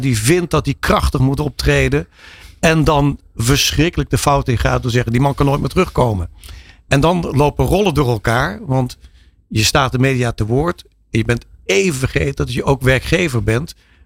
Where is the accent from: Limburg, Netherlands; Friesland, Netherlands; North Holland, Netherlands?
Limburg, Netherlands; En ik mag dat zeggen als Limburger.